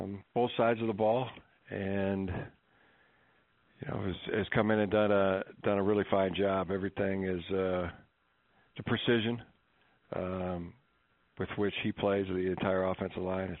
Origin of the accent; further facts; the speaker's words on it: Ohio, United States; born there; I was born in Ohio, like Ohio.